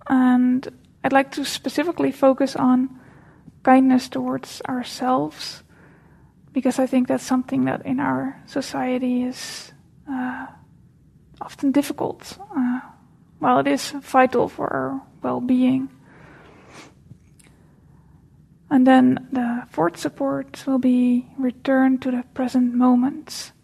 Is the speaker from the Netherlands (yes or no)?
yes; Netherlands; English is a second language; now in United States; I am from the Netherlands, and I live in the U.S. That's where the accent and the weird name is from.